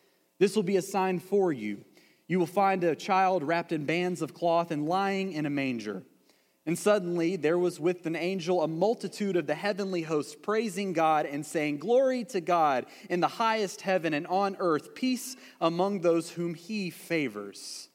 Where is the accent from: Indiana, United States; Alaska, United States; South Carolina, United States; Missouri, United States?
South Carolina, United States; Chapin; The scene is a back porch on a cold winter's night in the small town of Chapin, South Carolina, my hometown.